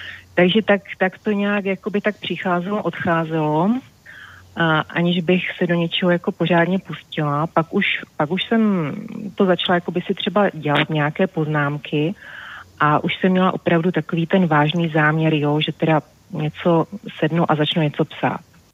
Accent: Ostrava, Moravian-Silesian Region, Czechia; žiju vlastně celý život v Ostravě

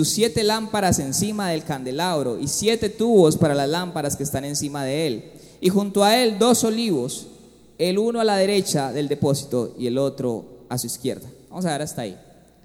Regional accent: Colombia; Usted y yo somos bien colombianos

